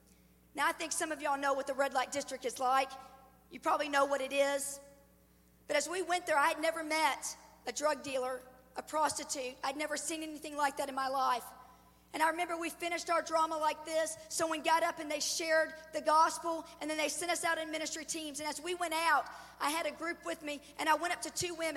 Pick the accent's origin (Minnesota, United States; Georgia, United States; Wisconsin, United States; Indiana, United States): Indiana, United States; also born or lived in Kentucky; Now, I'm from, if you can hear my accent, I'm from Southern Indiana. I was born in Kentucky, raised in Southern Indiana.